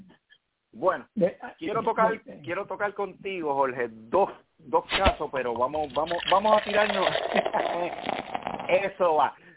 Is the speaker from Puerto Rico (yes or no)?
yes; Puerto Rico; somos puertorriqueños separados de Estados Unidos y para otros no.